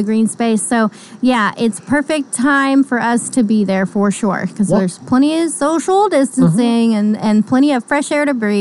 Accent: Coffeyville, Kansas, United States; But, you know, I'm from Coffeeville, so I'm kind of partial

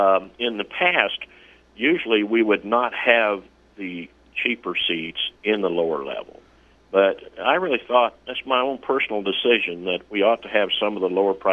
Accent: Kansas, United States; now in Independence, United States; I'm from Kansas, of course, but I moved here in 1979

